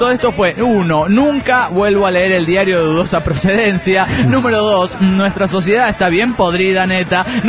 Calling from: Villahermosa, Tabasco, Mexico; de Villahermosa, Tabasco, México.

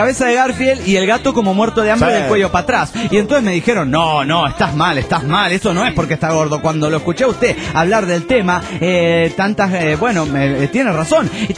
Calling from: Argentina; Hola amigos … de Argentina.

